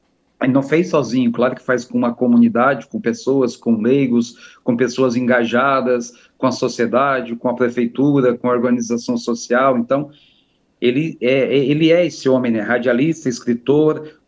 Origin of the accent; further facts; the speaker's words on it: Cocal, Piauí, Brazil; eu sou natural ali de Cocal